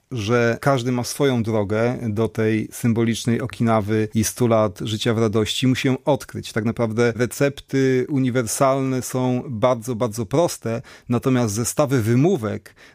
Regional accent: Łódź, Łódź Voivodeship, Poland; jestem takim łodzianinem, który mieszkał w okolicach, w Kolumnie, w lesie, ale dopiero jak skończyłem 25 lat, to zamieszkałem na stałe w Łodzi

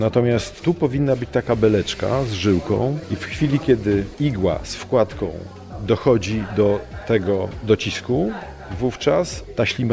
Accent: Łódź, Łódź Voivodeship, Poland; Znaczy, jestem z Łodzi, tyle tylko, że firmę mamy w Ksawerowie. Jesteśmy łodzianami.

